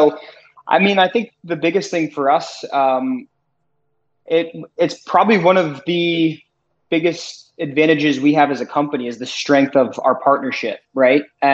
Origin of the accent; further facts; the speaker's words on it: Auburn, Maine, United States; I grew up in Auburn, he grew up in Turner